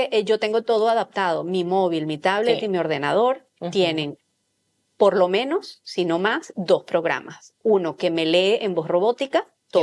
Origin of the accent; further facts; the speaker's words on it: Venezuela; yo creo que porque soy venezolana, yo vengo del trópico, yo vengo del Caribe, totalmente.